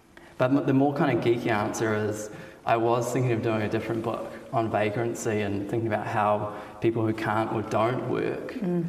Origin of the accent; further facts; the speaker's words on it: Christchurch, Canterbury, New Zealand; Then there's growing up in Christchurch, the Botanic Gardens, Victoria Square, High Street, Cranmer Square, Oxford Terrace, the Avon River.